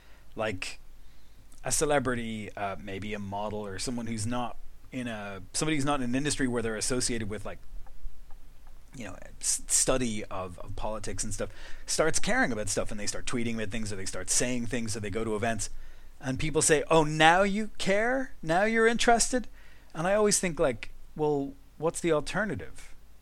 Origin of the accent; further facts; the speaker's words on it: Ireland; now in United Kingdom; people in Britain are very nice about the fact that I'm Irish